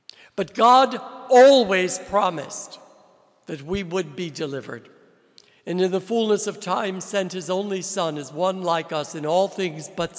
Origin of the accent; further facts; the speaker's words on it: New Jersey, United States; now in Buffalo, United States; I am a Polish boy. And I'm originally from New Jersey, but am now a priest in the Diocese of St. George's in Grenada.